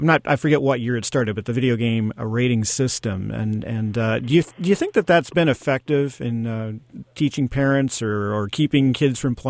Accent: Indiana, United States; Honestly, I'm an Indiana boy myself

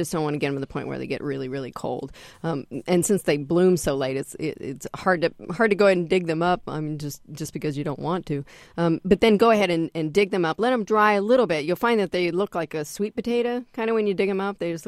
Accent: Midwest, United States; I say dahlia, but I'm from the Midwest, so you know, what do I know?

